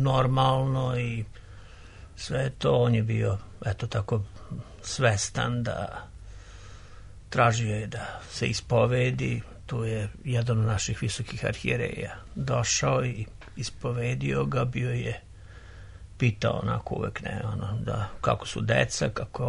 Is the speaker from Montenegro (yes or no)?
no; Jagodina, Pomoravlje District, Serbia; Jeste, pored Jagodine, jako blizu, zato smo rođeni u Jagodini. Jagodinci.